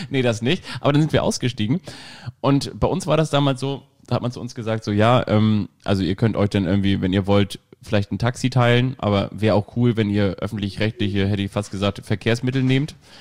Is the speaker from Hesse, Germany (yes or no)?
no; Kiel, Schleswig-Holstein, Germany; Ich bin ja auch in Kiel aufgewachsen.